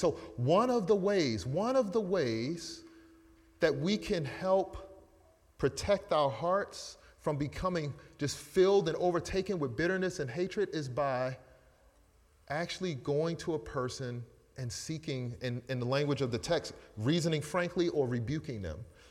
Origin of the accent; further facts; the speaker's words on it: Baltimore, Maryland, United States; It's funny, now I'm just thinking of growing up in Baltimore